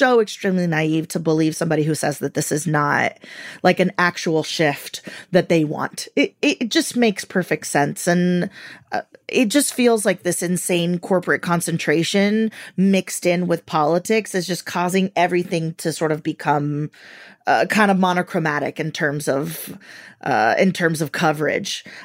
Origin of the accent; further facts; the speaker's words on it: Venezuela; I'm from Venezuela.